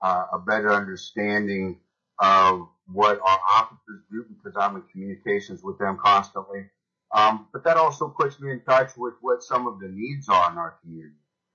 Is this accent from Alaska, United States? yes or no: yes; Juneau, Alaska, United States; I'm born and raised in Juneau. I'm 55 years old.